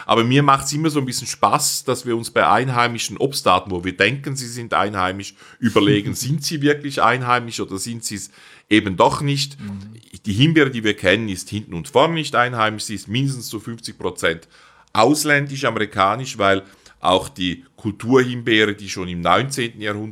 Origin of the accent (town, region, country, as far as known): Switzerland